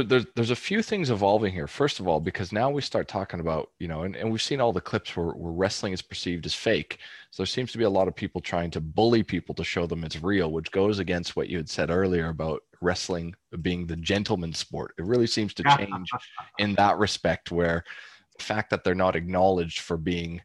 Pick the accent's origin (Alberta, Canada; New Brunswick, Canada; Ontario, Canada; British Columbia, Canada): Alberta, Canada; Calgary; growing up in Calgary